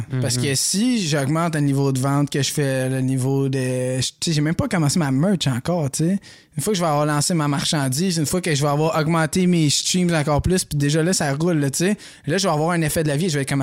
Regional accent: Quebec, Canada; Je viens pas juste du Québec, genre, je suis un enfant de l'univers comme toutes les autres personnes

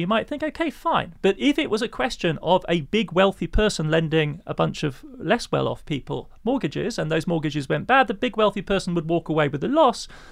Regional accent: Germany; also born or lived in England; I mean, I was born in England, I moved to Germany in the early 70s, to West Germany.

